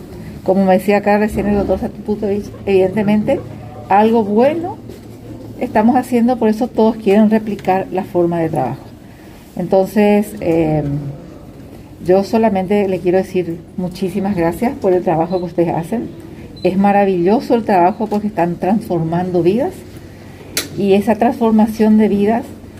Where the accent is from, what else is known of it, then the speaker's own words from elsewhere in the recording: Encarnación, Itapúa, Paraguay; yo soy del interior del país, soy de Encarnación